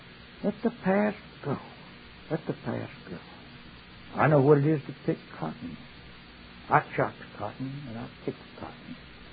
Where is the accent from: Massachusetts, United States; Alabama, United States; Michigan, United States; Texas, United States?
Alabama, United States; I was raised in Alabama, and we didn't celebrate Abraham Lincoln's birthday.